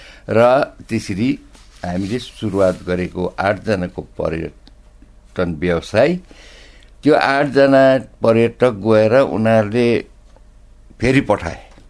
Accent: Darjeeling, West Bengal, India; moved away; म दार्जिलिङ प्रपरको हुँ। दार्जिलिङ छोडेर यो मङमायामा म आएको 1983 सालमा।

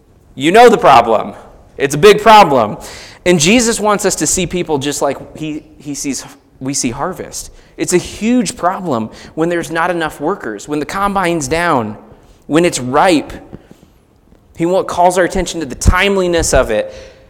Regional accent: Iowa, United States; Now, I like football. I'm from Iowa.

